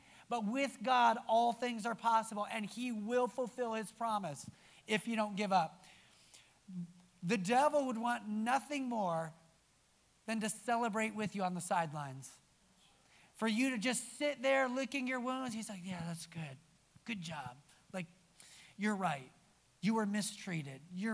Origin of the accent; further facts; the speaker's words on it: Fort Wayne, Indiana, United States; also born or lived in Thailand; now in Atlanta, United States; I grew up in Fort Wayne. I've had the wonderful privilege of living around the world in Thailand and then on the West Coast, now in Atlanta, Georgia. I'm a Southern boy now